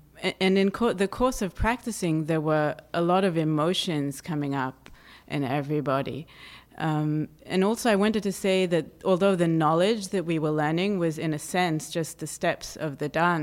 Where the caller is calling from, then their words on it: Albany, California, United States; I'm from Albany, California.